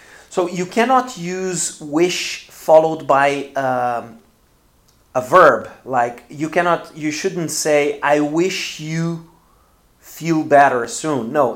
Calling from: Porto Alegre, Rio Grande do Sul, Brazil; English is a second language

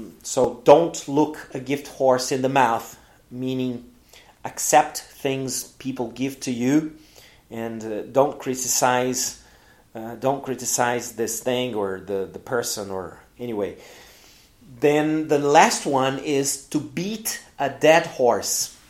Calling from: Porto Alegre, Rio Grande do Sul, Brazil

